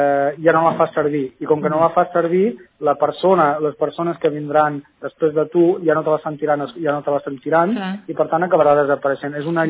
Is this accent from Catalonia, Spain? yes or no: yes; L'Espluga de Francolí, Catalonia, Spain; no sóc de Montblanc, sinó que sóc de l'Espluga.